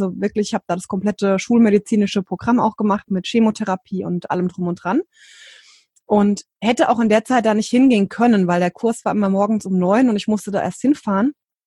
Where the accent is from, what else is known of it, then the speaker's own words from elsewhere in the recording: Hesse, Germany; jetzt aktuell 37 und ich komme aus dem Rhein-Main-Gebiet in Deutschland